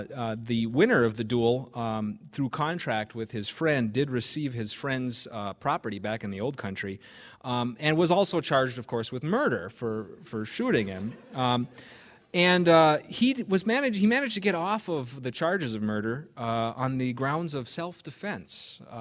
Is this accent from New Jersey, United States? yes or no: no; Hibbing, Minnesota, United States; born there; I was born in Hibbing in the Old General Hospital, one of the last of those babies born in the Old General Hospital downtown